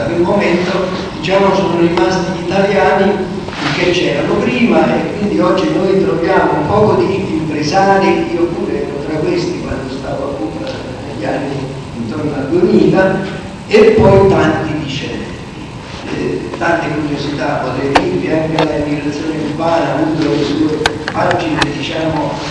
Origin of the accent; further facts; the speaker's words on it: Naples, Campania, Italy; Io sono napoletano, in sostanza forse non ci sarei mai arrivato